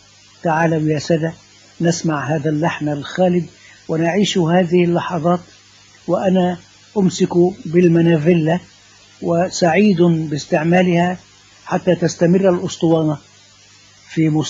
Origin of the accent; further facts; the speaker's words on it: Talkha, Dakahlia, Egypt; born there; وكان ذلك في قرية لي فيها أقارب، وكانت قريبة من مسقط رأسي في طلخة. هذه القرية هي ميت الكرمة